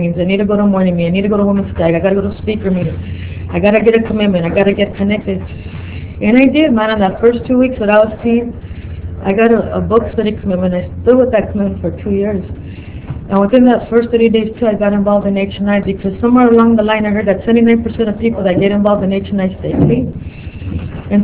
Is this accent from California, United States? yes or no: yes; East Los Angeles, California, United States; I grew up in East LA. I don't know anybody that's really gay.